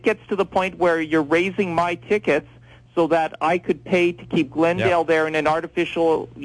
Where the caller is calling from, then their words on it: Calgary, Alberta, Canada; I'm calling from Calgary here.